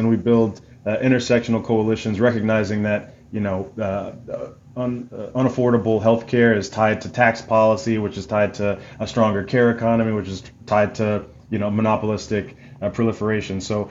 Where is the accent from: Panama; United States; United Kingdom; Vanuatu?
United States; Atlanta, Georgia; now in Washington, United States; I'm originally from Atlanta, but live in DC.